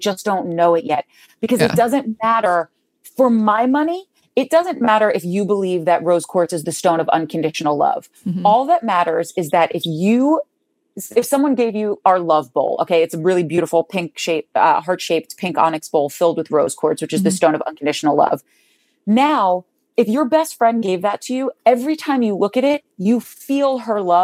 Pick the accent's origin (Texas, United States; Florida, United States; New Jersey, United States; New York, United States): New Jersey, United States; I always tell people that I'm from New Jersey and I love New Jersey. I'm a proud Jersey girl